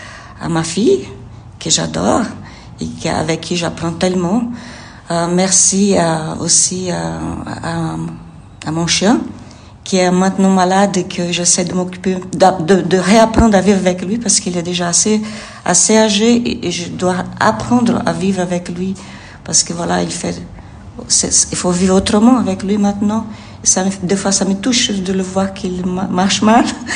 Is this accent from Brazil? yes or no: yes; Brazil; Moi, je viens du Brésil.